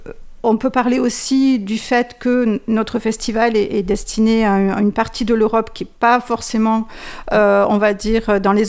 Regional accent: France; Voilà, mais je suis française

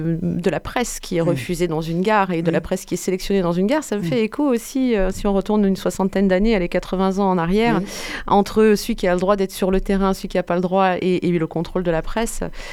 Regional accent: Dunkerque, Hauts-de-France, France; je viens justement du Nord, de Dunkerque, non pas de la gare du Nord, mais de Dunkerque.

